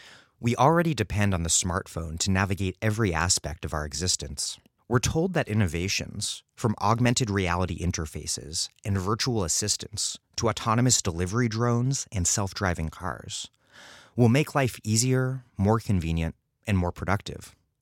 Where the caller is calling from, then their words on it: Providence, Rhode Island, United States; I'm broadcasting from Providence, Rhode Island.